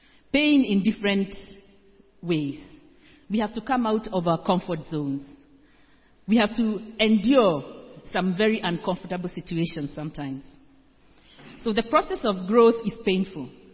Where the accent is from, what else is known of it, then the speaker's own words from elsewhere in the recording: Kenya; I come from Kenya